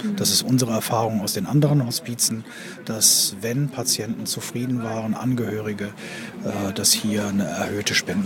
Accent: Rhineland, Germany; Als Rheinländer

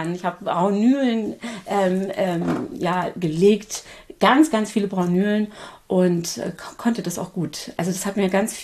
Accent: Kappeln, Schleswig-Holstein, Germany; ich komme aber aus Flensburg, also aus Kappeln, Angeln die Gegend, wunderschön, und wollte wieder zurück. Also ich bin mit meinen Eltern hierher gezogen, weil mein Vater meinte, er müsste noch mal was Neues ausprobieren.

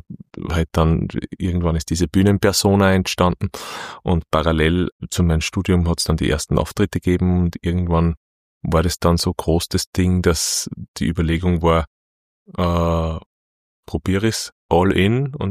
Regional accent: Linz, Upper Austria, Austria; Ich bin aufgewachsen mitten in Linz. Meine Eltern haben am Römerberger Wohnung gehabt und war sonst früher bei meinen Großeltern da im Kaplanhofviertel unterwegs. War in der Römerschule, Römerbergschule, Volksschule, war in der im Gymnasium in der Fadingerstraße

